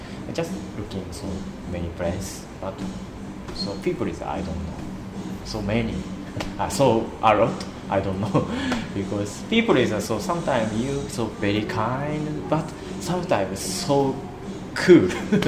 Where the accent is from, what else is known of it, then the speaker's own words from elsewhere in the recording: Chiba, Japan; English is a second language; Chiba. Chiba is around Tokyo.